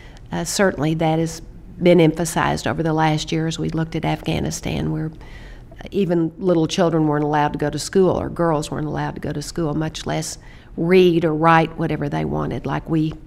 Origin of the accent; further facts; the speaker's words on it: Midland, Texas, United States; I have a group of friends that I grew up with in Midland, Texas, and we travel together every summer